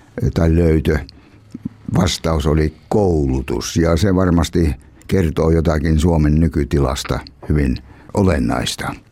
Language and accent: Finnish; Eastern Finland, Finland; born there; minä, joka olen syntynyt Itä-Suomessa periferian perällä